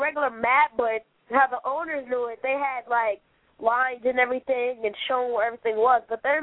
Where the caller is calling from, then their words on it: Woodbridge, Virginia, United States; I'm calling from Woodbridge, Virginia.